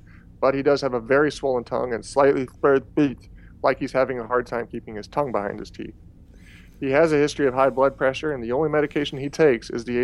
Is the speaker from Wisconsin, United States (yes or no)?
no; Nebraska, United States; I grew up in Nebraska, trained at the University of Nebraska Med Center, worked in the community around Omaha for a year after that.